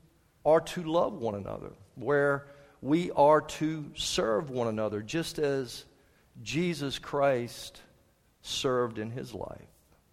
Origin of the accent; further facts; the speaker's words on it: Pocosin, Virginia, United States; I'm from Pocosin, Virginia.